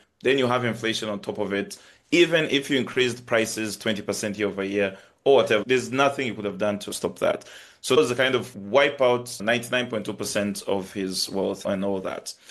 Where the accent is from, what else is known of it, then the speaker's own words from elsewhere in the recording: Tanzania; I'm originally from Tanzania, which is a country in East Africa. I was born in a family, I'm second of four kids.